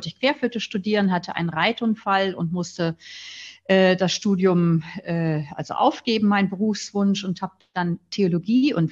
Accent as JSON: {"language": "German", "region": "Schleswig-Holstein", "country": "Germany", "tie": "born or raised there", "said": "Ich bin am Meer aufgewachsen in der Nähe von Flensburg und habe dann immer so die Weite der See gesehen."}